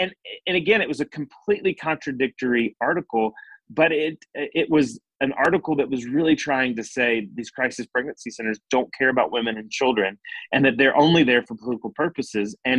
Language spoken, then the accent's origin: English; Alabama, United States; I had the opportunity to testify here in my home state of Alabama on our abortion ban